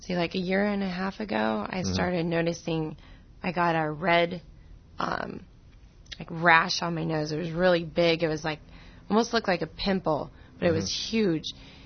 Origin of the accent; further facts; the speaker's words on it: California, United States; From Orange County.